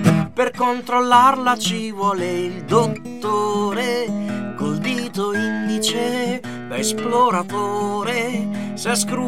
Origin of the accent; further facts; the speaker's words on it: Rome, Lazio, Italy; solo che essendo romano